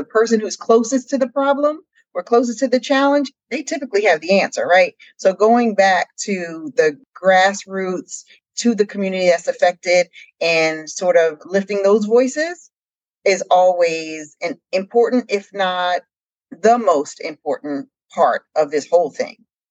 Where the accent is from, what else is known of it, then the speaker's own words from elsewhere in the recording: New Jersey, United States; I was born and educated in New Jersey, South Jersey.